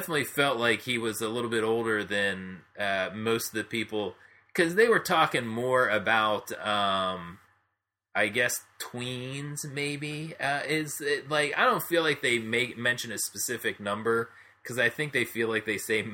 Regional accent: Pennsylvania, United States; when we were growing up in Pennsylvania.

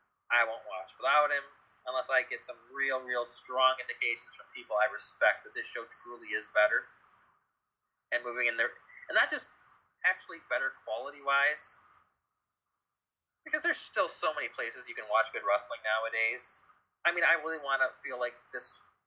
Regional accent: Detroit, Michigan, United States; I'm from Detroit.

